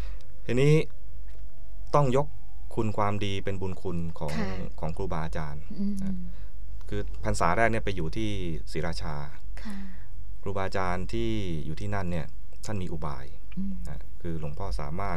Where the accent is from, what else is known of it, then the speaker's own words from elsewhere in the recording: Bang Pakong, Chachoengsao, Thailand; ฉะเชิงเทราบางปะกง